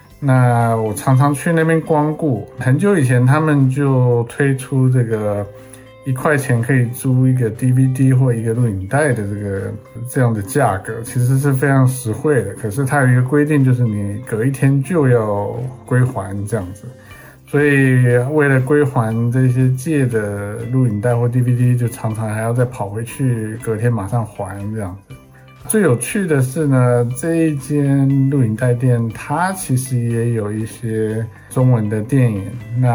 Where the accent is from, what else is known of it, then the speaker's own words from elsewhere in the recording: Kaohsiung, Taiwan; now in United States; 我来自台湾的高雄，移民来美国已经第21年了。